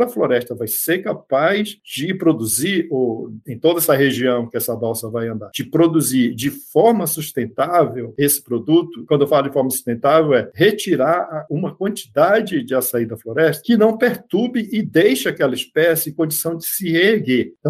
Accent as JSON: {"language": "Portuguese", "region": "Amazon", "country": "Brazil", "said": "como eu sou amazônida"}